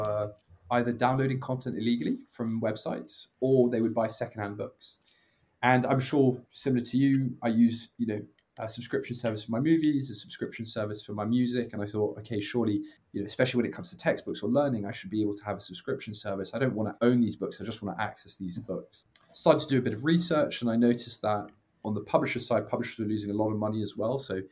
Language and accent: English; Belgium; also born or lived in Italy / United Kingdom; So I'm from Belgium originally. Moved around quite a lot when I was a kid. Did my undergrad in Italy and then I did my postgrad in the UK.